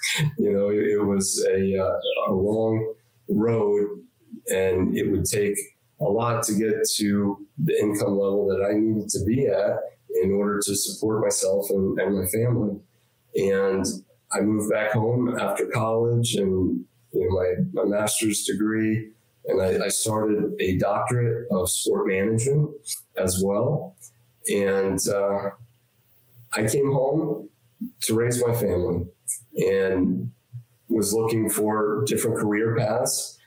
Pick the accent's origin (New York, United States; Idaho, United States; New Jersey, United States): New Jersey, United States; now in Florida, United States; So I grew up in New Jersey to a single mother and, you know, lived in the inner city for the beginning of my life and then moved to Florida due to medical reasons of my mother